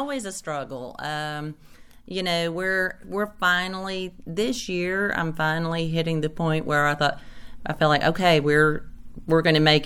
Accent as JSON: {"language": "English", "region": "Alabama", "country": "United States", "said": "I am from Alabama"}